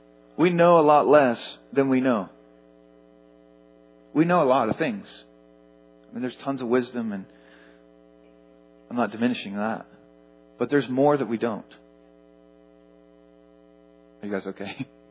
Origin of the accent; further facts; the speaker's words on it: United States; and I don't know, I'm American, so I can't speak as any other nationality.